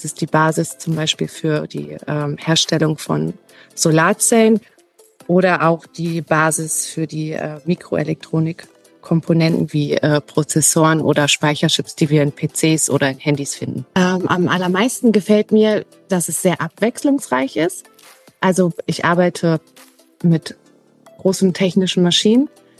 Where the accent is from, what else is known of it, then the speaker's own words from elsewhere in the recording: Berlin, Germany; Ich komme aus Berlin.